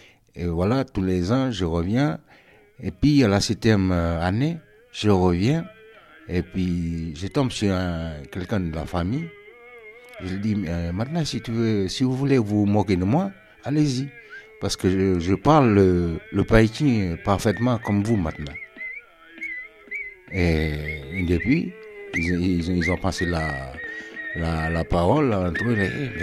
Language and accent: French; Koné, North Province, New Caledonia; Je suis originaire de la tribu de Tiawe, à Kone, en Nouvelle-Calédonie. J'ai grandi à la Tiawe, même. J'ai fait ma scolarité à Tiawe.